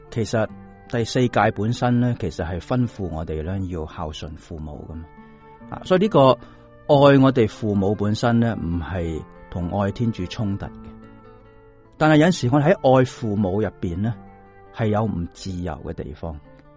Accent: China; 呢个喺其实为我哋中国人啦

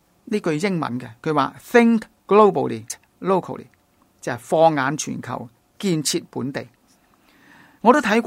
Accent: Hong Kong; 我们是香港人，要扎根在香港，所以没有特别的缘故呢，我们不会移民的，因为这个是我们的家。我们是中国人，我们的根在中国，我们的文化在中国

